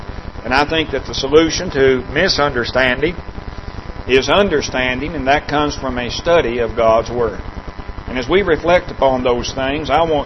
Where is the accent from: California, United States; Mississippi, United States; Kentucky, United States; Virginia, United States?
Kentucky, United States; Horse Cave; now in Lancaster, United States; But I like to remind folks, just for clarity, that I'm from Horse Cave, Kentucky.